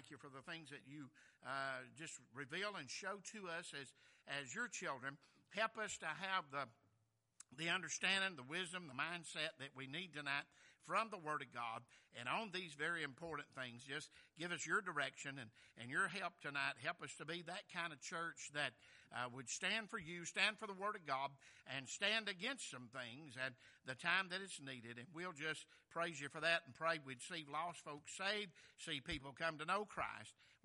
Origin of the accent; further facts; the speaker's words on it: Rossville, Georgia, United States; And so, you know, I'm from Rossville, Georgia.